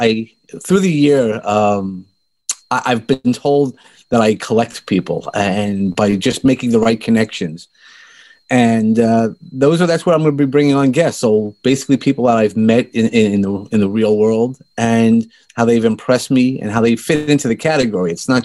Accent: Brooklyn, New York, United States; accent: Brooklyn; Is I just toy around with my little Brooklyn accent.

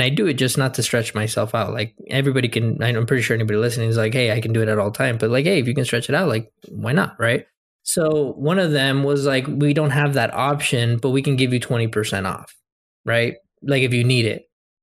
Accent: Mexico; now in United States; we came from Mexico and like people hate us here.

